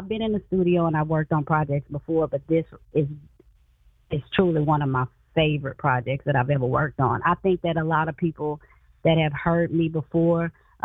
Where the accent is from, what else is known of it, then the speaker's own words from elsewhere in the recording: Lafayette, Louisiana, United States; I am Creole from Lafayette, Louisiana.